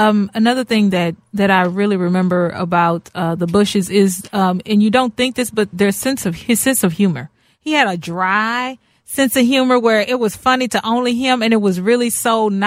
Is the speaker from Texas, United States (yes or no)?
yes; Houston, Texas, United States; And see, I grew up kind of under their leadership. Since I'm from Texas and lived in Houston, mm-hmm.